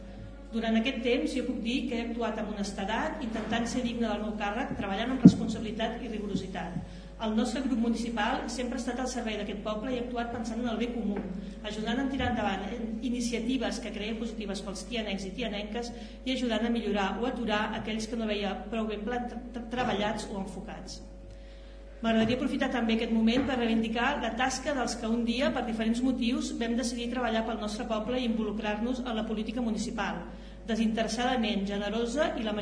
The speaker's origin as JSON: {"language": "Catalan", "town": "Tiana", "region": "Catalonia", "country": "Spain", "said": "considero que sóc molt més tianenca del que era, perquè he après una infinitat de coses sobre el meu poble"}